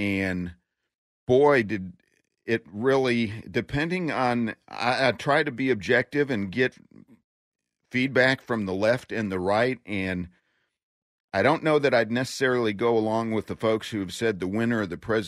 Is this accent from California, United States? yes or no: no; Texas, United States; I'm just, as a Texan, I can't help but say I am embarrassed for our two things.